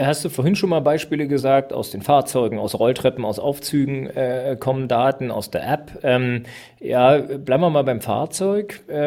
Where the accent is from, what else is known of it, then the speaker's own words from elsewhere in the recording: Berlin, Germany; Als Berliner